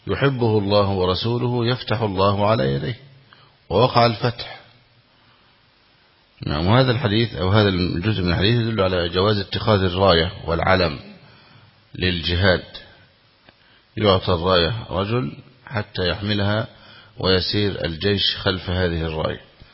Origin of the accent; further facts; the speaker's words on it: Egypt; عندنا في مصر يقول شاب الفكر